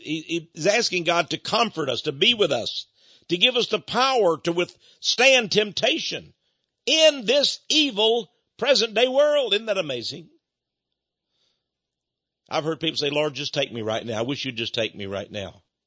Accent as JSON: {"language": "English", "region": "Texas", "country": "United States", "said": "I'm a Texan. I know they're not going to let us have this state. There's too much oil down here."}